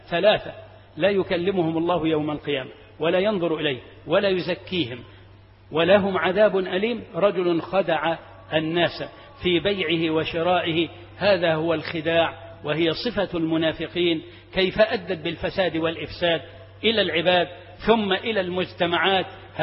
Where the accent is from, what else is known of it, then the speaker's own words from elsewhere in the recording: Egypt; اللهم اجعل بلدنا مصر أمنا وأمانا،